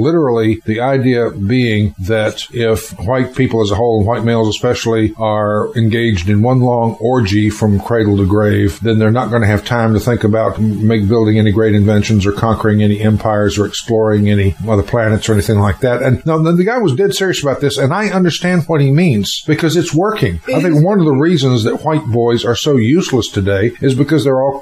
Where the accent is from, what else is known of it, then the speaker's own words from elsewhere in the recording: North Carolina, United States; In my home state of North Carolina, both were illegal.